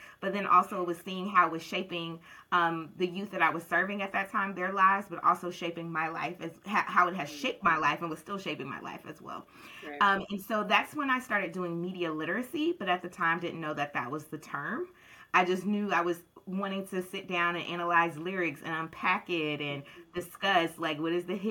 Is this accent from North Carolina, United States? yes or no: yes; Charlotte, North Carolina, United States; I am from Charlotte, North Carolina, born and raised, and I am still at home in Charlotte, North Carolina. I love Charlotte. I'm a Charlotte girl.